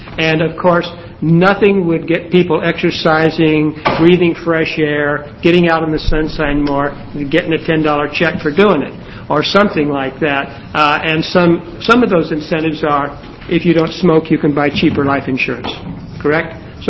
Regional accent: Fall Creek, Oregon, United States; For the record … I'm from Fall Creek.

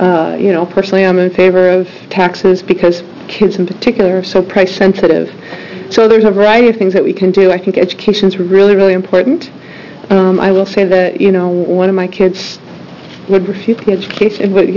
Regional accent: Klamath Falls, Oregon, United States; I'm from Klamath Falls, and we discovered the Oregon Garden for the first year 9 years ago when we were here, and Silver Falls and downtown Silverton.

